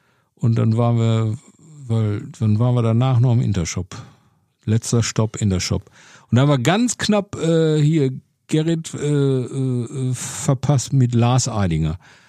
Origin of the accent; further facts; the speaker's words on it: Herne, North Rhine-Westphalia, Germany; Ja, ich bin aber in Herne groß und Bochum dick geworden